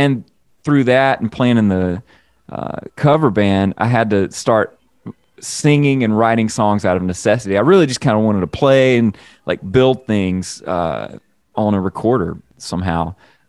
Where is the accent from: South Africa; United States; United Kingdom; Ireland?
United States; Mississippi; just north of the town I grew up in Mississippi.